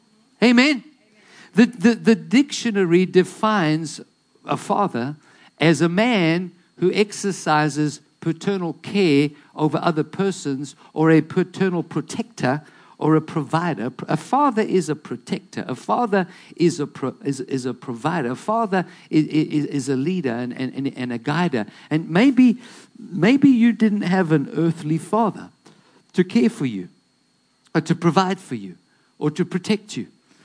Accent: Detroit, Michigan, United States; born there; I remember a couple of years ago, we went back to Detroit. I was born in Detroit.

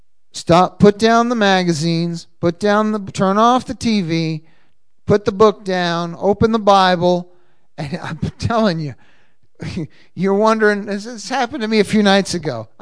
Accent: Cape Cod, Massachusetts, United States; also born or lived in Boston; I'm from Boston. I grew up on Cape Cod, the most beautiful beaches.

